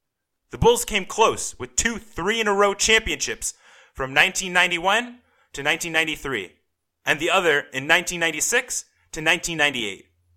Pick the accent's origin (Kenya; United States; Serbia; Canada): Canada; Ontario; now in Toronto, Canada; Growing up in the Greater Toronto area, I had to support the Raptors. And now that I live in Toronto itself